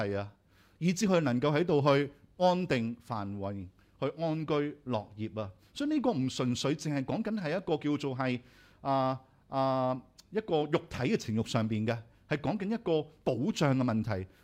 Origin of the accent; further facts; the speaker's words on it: Hong Kong; 其實今天我們香港人，我們今天生活都很艱難